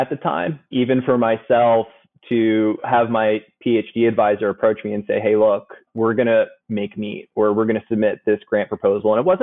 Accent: Philadelphia, Pennsylvania, United States; also born or lived in Clemson; So after grad school, I moved from Clemson up to Philadelphia, which is originally where I'm from.

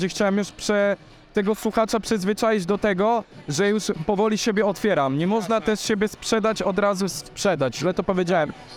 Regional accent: Łódź, Łódź Voivodeship, Poland; ja jestem jak z Bału

